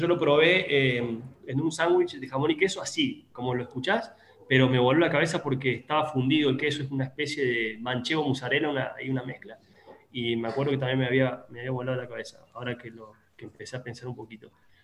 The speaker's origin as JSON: {"language": "Spanish", "region": "Córdoba", "country": "Argentina", "lives_now": "Mexico", "said": "una comida más callejera, que se hace mucho de donde vengo, que es Córdoba, se llama lomito."}